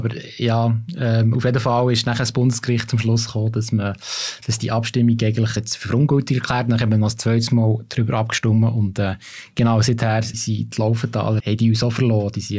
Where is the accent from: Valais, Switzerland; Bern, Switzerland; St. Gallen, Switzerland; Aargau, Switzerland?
Bern, Switzerland; das ist für mich als Berner ein bisschen peinlicher Entscheid.